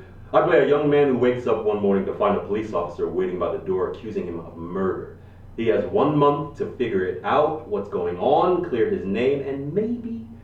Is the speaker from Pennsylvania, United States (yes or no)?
no; Iowa, United States; now in New York, United States; Well, I grew up in Iowa. I was active in the theater from a young age. When I graduated from college, I moved to New York